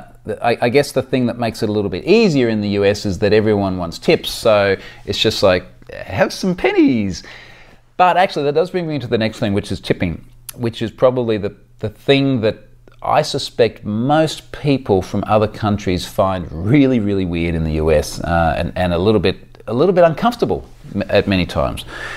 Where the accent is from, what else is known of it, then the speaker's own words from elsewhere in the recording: Australia; it's a pain in the ass for me as an Aussie as well